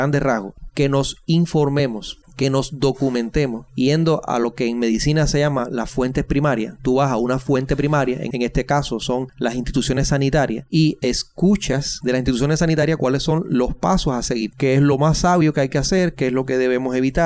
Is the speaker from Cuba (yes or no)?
yes; Cuba; yo no puedo separar mi vida de creyente y cubano